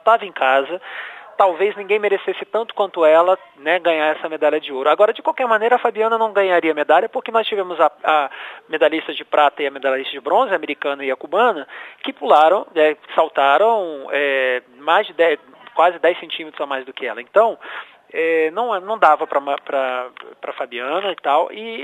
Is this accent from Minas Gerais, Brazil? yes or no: yes; Contagem, Minas Gerais, Brazil; born there; Tanto que está na minha carteira de identidade, Contagem, o meu pai diz que eu nasci em Belo Horizonte, mas acabou ficando Contagem mesmo.